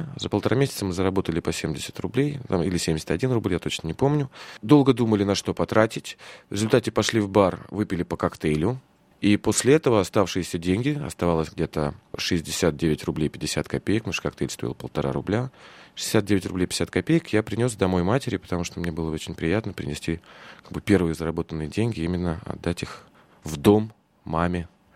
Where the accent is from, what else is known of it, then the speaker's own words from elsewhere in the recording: Kyiv, Ukraine; ходили по городу Киеву, я родился в Киеве, и искали работу.